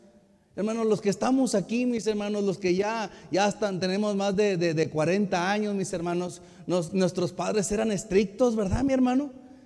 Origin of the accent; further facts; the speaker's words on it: Monterrey, Nuevo León, Mexico; Yo soy regiomontano, los regiomontanos tenemos mucho pleito con los de aquí del centro del país, mis hermanos.